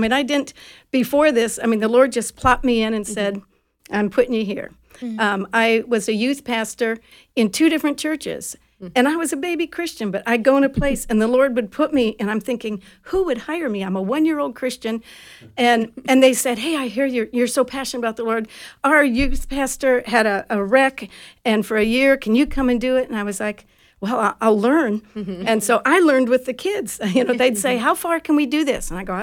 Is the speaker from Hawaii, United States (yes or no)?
yes; Hawaii, United States; moved away as an adult; also born or lived in Connecticut; In college, I moved from Hawaii to Connecticut.